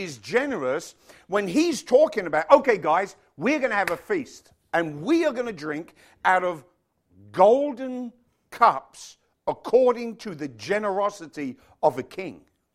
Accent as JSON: {"language": "English", "country": "United Kingdom", "said": "the light on the lounge wasn't on for some reason, probably because we're British."}